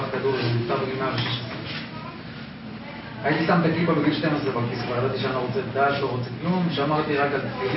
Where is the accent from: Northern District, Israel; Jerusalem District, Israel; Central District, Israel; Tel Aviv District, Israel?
Central District, Israel; Rehovot; אני גדלתי ברחובות.